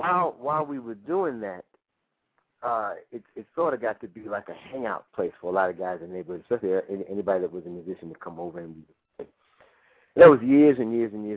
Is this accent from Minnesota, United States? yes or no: no; New York City, New York, United States; 959 represents the numbers of the house that I grew up in the Bronx.